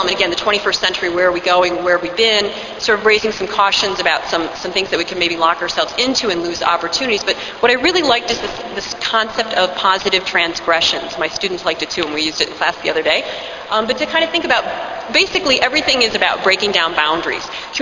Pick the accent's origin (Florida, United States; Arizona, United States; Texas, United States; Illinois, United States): Illinois, United States; Chicago; we have to remember because we're from Chicago